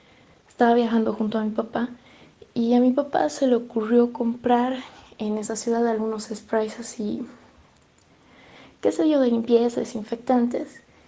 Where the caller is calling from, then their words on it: Bolivia; Desde Bolivia, un saludo, un abrazo a todos.